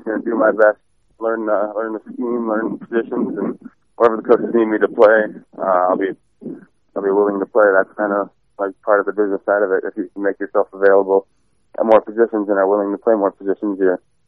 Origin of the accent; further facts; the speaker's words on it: Wisconsin, United States; growing up in Wisconsin and watching the Packers for your whole life, those guys are like the idols in your eyes when you're a kid in Wisconsin.